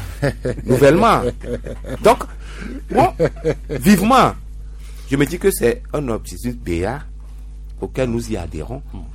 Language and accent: French; Togo; en tant que Togolais.